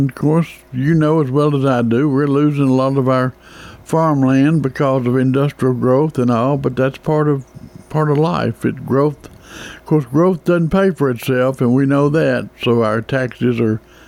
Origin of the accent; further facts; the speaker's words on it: Murfreesboro, Tennessee, United States; Because, of course, I grew up in Murfreesboro. I was born and raised here.